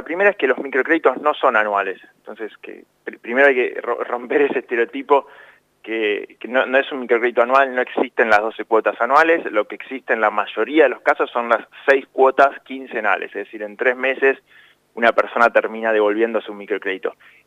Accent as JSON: {"language": "Spanish", "town": "San Isidro", "region": "Buenos Aires Province", "country": "Argentina", "said": "yo soy de San Isidro. En San Isidro hay 63 sucursales bancarias y en ninguna dan microcréditos."}